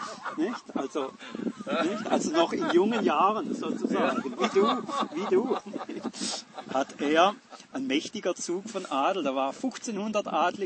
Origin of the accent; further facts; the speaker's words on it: Schiltach, Baden-Württemberg, Germany; Bei uns in Schildach